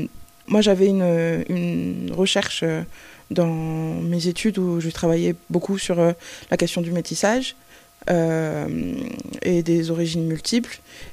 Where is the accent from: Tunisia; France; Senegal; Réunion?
Senegal; moi j'ai grandi au Sénégal. J'allais dans une librairie à Dakar qui s'appelle Les Quatre Vents